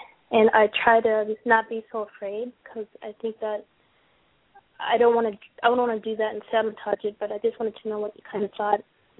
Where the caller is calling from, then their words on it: New York, United States; I'm calling from D.C. Or actually, I'm in Long Island now, but the number is D.C.